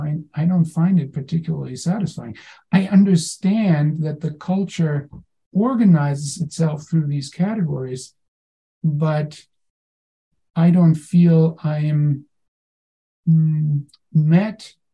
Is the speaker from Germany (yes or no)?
yes; Germany; now in United States; I'm German, but now I'm also American, so already gets kind of fuzzy, right? Like, am I more German where I grew up and was raised, or am I more American now because that's where I live